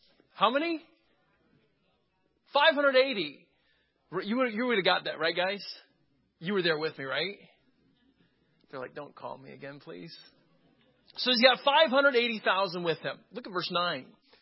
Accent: Southern US, United States; I grew up in the Deep South, and revival down there means something different than it does many other places.

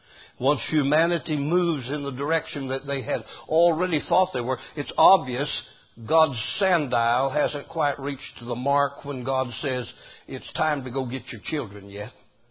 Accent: United States; Now, we in America, and I'm glad I'm an American, amen.

